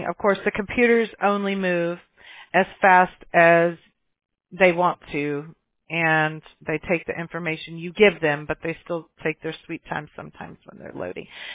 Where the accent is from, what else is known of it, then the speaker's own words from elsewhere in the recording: Mobile, Alabama, United States; born there; I was born in Mobile, Alabama, and I have a ton.